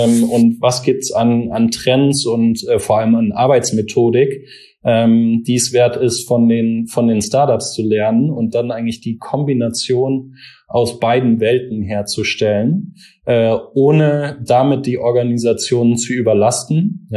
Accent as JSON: {"language": "German", "town": "Mannheim", "region": "Baden-Württemberg", "country": "Germany", "tie": "born there", "said": "dass ich hier in der Region zu Hause bin. Ich bin gebürtiger Mannheimer und mich der Metropolregion sehr verbunden fühle."}